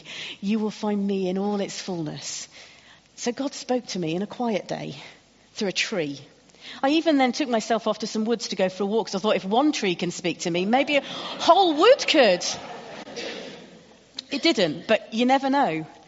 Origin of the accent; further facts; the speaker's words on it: Sheffield, Yorkshire and the Humber, United Kingdom; There are some hills. They're not really hills. I'm from Sheffield. They're not hills.